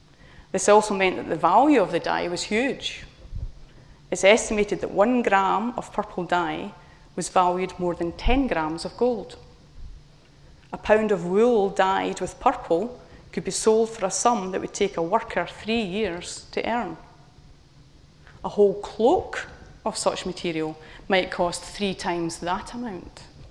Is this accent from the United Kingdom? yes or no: yes; Scotland, United Kingdom; However, I had a secret weapon. I'm Scottish. We blether.